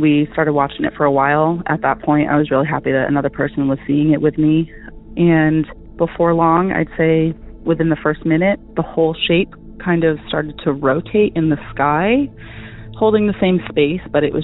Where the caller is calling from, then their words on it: Massachusetts, United States; I'm calling from Massachusetts, but this story actually takes place in the Bay Area of California.